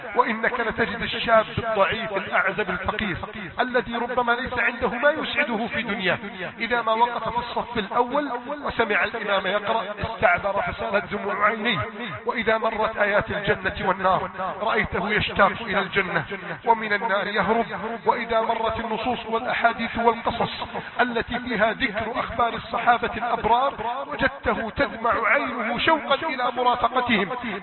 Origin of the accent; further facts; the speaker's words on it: Egypt; اللهم احفظ بلدنا مصر